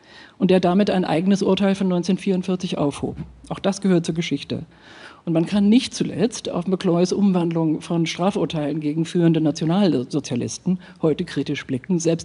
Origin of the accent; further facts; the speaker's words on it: Bonn, North Rhine-Westphalia, Germany; born there; ich komme auch von hier. Das klang jetzt eher rheinisch. Ich bin in Bonn geboren, aber meine Großeltern haben hier gewohnt.